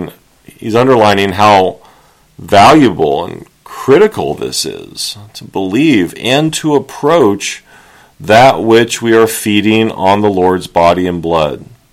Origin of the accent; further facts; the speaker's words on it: Corpus Christi, Texas, United States; born there; Because I was born in Corpus Christi, which is the north end of Padre Island, or at least real close to it.